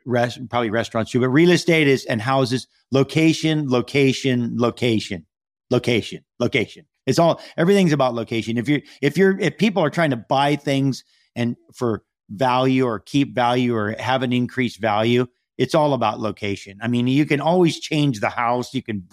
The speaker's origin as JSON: {"language": "English", "region": "Hawaii", "country": "United States", "said": "Cause I also, you know, I'm from Hawaii, and so we have a home there that we just finished during the pandemic"}